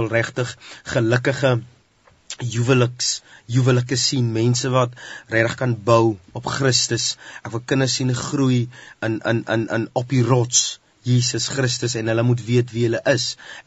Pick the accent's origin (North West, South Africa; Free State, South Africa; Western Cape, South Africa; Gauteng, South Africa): Free State, South Africa; Welkom; Ja, ek is van die Vrystaat Welkom, ja. Dis waar my naalstring ingevryf is met sout. Ja, dis waar ek opgegroei het, ja.